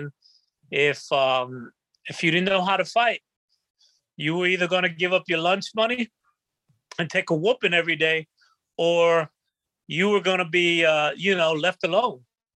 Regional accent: Bronx, New York, United States; also born or lived in Ponce, Puerto Rico; Originally, I'm from Ponce, Puerto Rico, and I grew up in the South Bronx, in the Boogie Down, just down from Yankee Stadium, 175th and Grand Concourse.

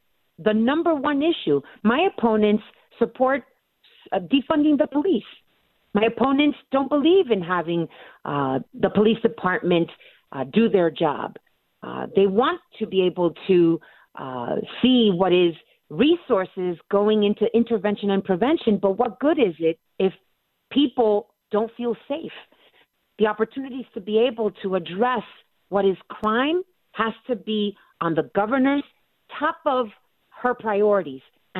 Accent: Brooklyn, New York, United States; representing my hometown of Williamsburg, Bushwick and Brooklyn, and Ridgewood, Queens.

